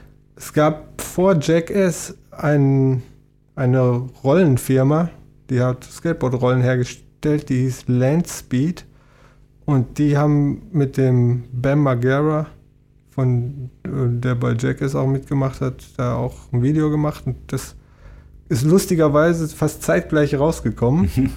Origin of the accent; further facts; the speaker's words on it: Hagen, North Rhine-Westphalia, Germany; Ursprünglich komme ich ja aus Hagen.